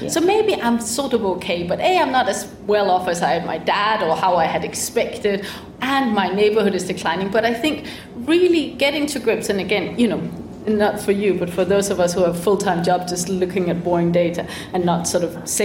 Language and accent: English; Denmark; English is a second language; you can hear my accent. I come from a country where radical right-wing populism was popular before it became trendy. Denmark, yeah. Denmark is not, you know, a super unequal, super poor country.